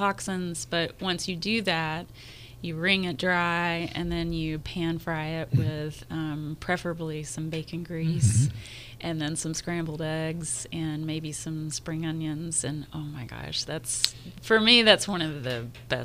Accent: Tennessee, United States; East Tennessee, near the Great Smoky Mountains. We say I grew up in the foothills of the Great Smoky Mountains.

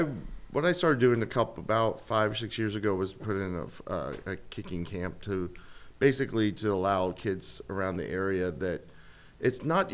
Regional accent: Indiana, United States; Yeah, I was born and raised in Indiana.

